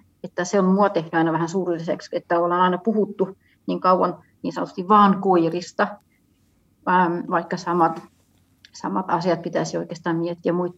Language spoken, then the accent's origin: Finnish; Switzerland; Finnish is a second language; moved away; mä olen kotoisin Sveitsistä, ja juuri kun mä muutin pois sieltä